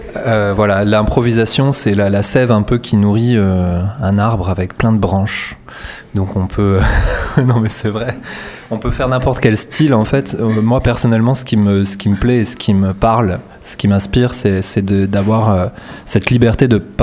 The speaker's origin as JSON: {"language": "French", "town": "Montpellier", "region": "Occitanie", "country": "France", "moved": "as an adult", "lives_now": "Paris, France", "said": "Alors, en effet, je viens de Montpellier et je suis arrivé en novembre à Paris, novembre 2016."}